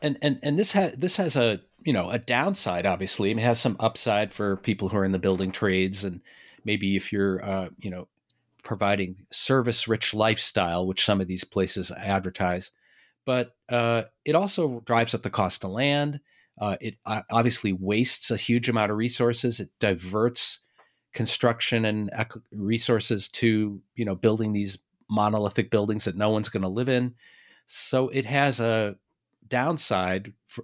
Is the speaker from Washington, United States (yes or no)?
no; Boston, Massachusetts, United States; And, you know, I'm from Boston.